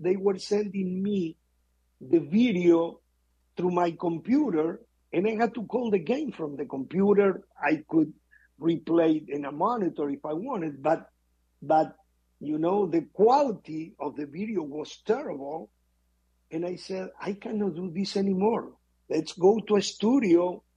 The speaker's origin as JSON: {"language": "English", "country": "Uruguay", "second_language": "English", "said": "We are a very little country with less than 3.5 million people. And there is no kid in my country that doesn't try to play soccer."}